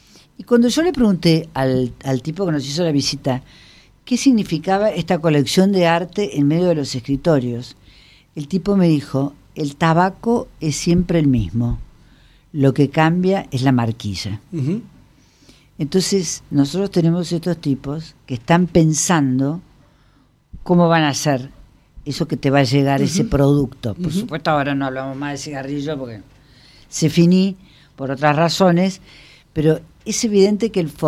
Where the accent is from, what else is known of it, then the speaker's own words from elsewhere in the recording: Córdoba, Argentina; y yo soy cordobesa